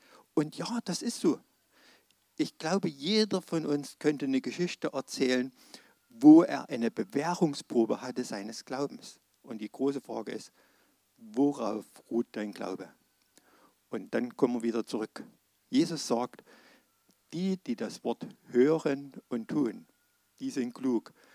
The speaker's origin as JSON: {"language": "German", "region": "Saxony", "country": "Germany", "said": "bin da zwar nicht mächtig, weil ich aus Sachsen komme, aber ich finde das total genial."}